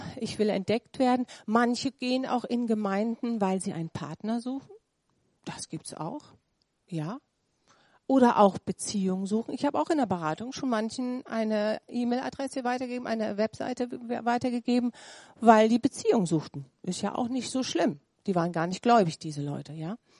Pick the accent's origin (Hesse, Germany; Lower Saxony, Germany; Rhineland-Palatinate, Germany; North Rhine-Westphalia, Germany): North Rhine-Westphalia, Germany; Grefrath; Wir kommen ja aus Grefrath. Grefrath ist ein Ort, wo es langweilig ist.